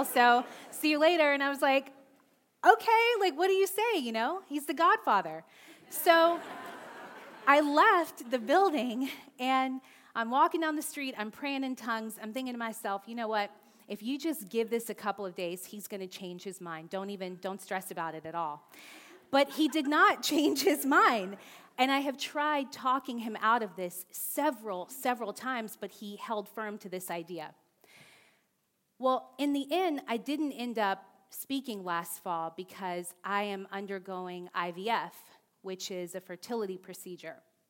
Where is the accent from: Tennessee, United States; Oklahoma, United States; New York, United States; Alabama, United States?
Alabama, United States; Tuskegee; I was born and raised in Tuskegee, Alabama. Roll Tide. Roll Tide.